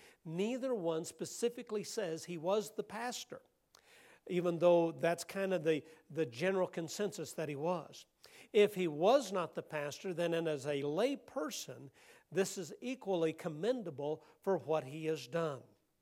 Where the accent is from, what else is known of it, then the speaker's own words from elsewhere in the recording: Nebraska, United States; Now, for me, being from Nebraska, I've run across somebody from my home state